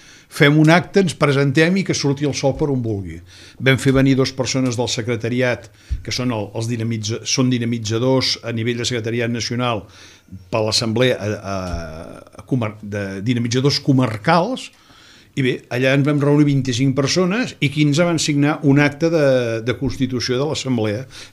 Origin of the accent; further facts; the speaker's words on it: Barcelona, Catalonia, Spain; jo no sóc prioratí, suposo que pel meu parlar la gent que escolti el programa ho veurà perfectament, jo sóc fill de Gràcia a Barcelona